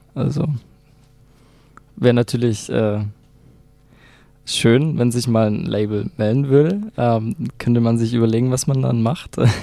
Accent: Balingen, Baden-Württemberg, Germany; Wir kommen nicht direkt aus Balingen, also wir kommen aus dem Raum Balingen.

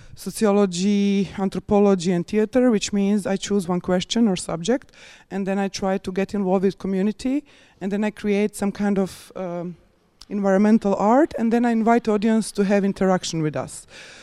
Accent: Croatia; I came from Bonn today. Yeah, because part of my family is living there, and originally I come from Croatia, but I'm not living in Croatia at the moment.

